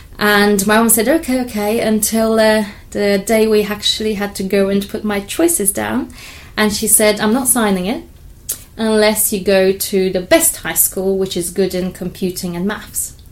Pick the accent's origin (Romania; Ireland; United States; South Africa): Romania; moved away as an adult; now in Canterbury, United Kingdom; Over 10 years now. So I came to Canterbury to study. I came from Romania originally and never left, basically.